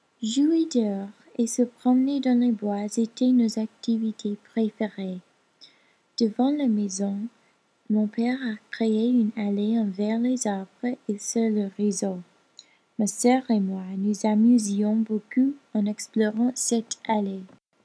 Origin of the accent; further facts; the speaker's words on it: Floyd, Virginia, United States; French is a second language; Je suis née en Virginie et j'habitais avec ma mère et mon père dans une maison sur une colline dans une petite ville s'appelle Floyd.